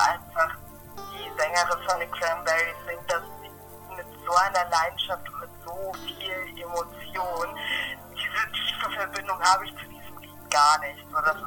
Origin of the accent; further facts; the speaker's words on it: Lübeck, Schleswig-Holstein, Germany; Und da waren wir in einem Forum in Neustadt, das ist bei mir in der Nähe, ich komme ja aus Lübeck.